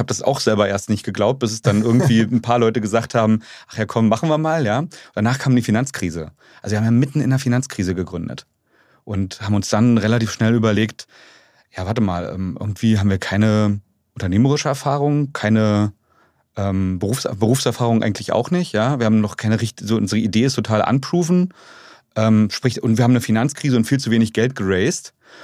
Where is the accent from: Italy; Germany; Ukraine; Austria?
Germany; Strausberg, Brandenburg; sondern eher bin sehr bodenständig aufgewachsen in Strausberg, was super coole Kindheit war, besten Eltern der Welt, ja.